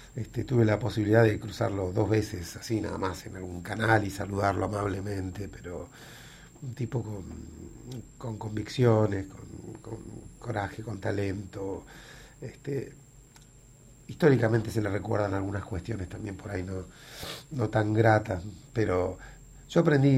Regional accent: Argentina; los argentinos somos hinchas de Uruguay. O sea, cuando Uruguay juega con cualquiera, siempre hinchamos por Uruguay.

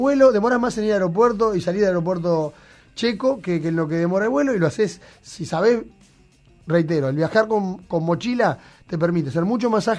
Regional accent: Montevideo, Uruguay; born there; Porque yo nací en el Prado

